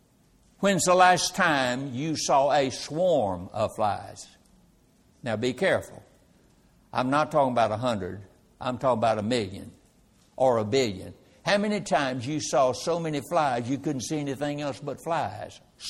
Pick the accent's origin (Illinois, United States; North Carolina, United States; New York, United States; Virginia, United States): North Carolina, United States; I came from North Carolina, spent the first 20 years of my life in North Carolina